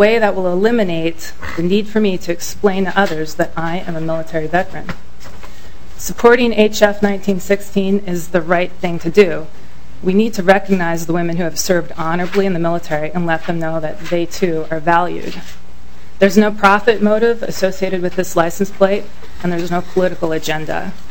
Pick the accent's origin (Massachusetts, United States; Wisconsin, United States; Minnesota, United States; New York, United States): Minnesota, United States; White Earth; I am an Army veteran. I grew up on White Earth Indian Reservation in northern Minnesota. My parents came there to teach, and they never left.